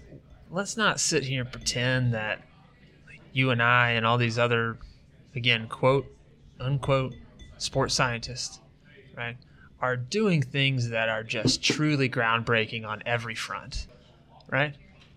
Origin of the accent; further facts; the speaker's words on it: Chattanooga, Tennessee, United States; I grew up in Chattanooga during the same days as kind of...